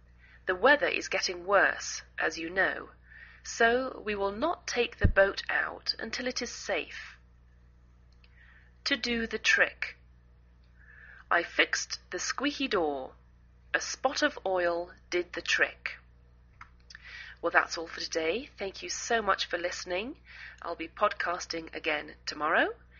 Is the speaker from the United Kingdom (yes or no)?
yes; England, United Kingdom; now in United States